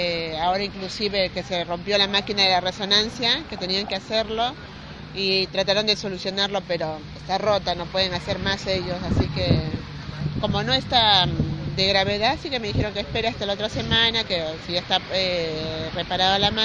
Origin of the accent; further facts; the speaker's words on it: Tolosa, Buenos Aires Province, Argentina; somos de Tolosa.